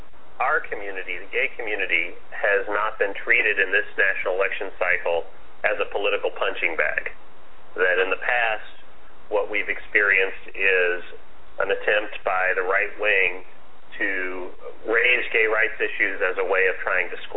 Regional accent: the South, United States; as a white man growing up in the South in the 70s, you saw the terrible cost of prejudice every day. I grew up in a historic black community

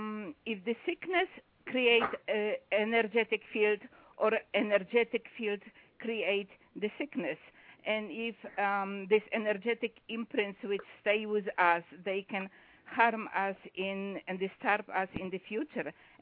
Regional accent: Poland; first language Polish; English is a second language; I am from Poland, so you might hear some accent.

